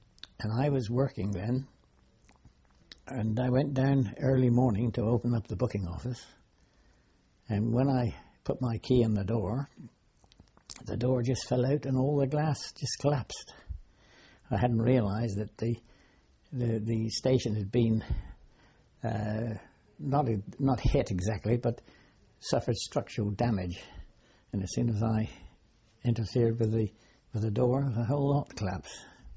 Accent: Plympton, South West England, United Kingdom; I was born in Plympton, South Devon.

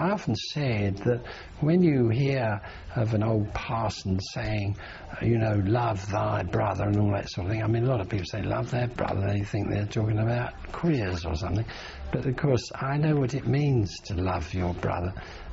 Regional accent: London, United Kingdom; And so I said, yes, I come from a place called London, which is a big place in the middle of it, you see.

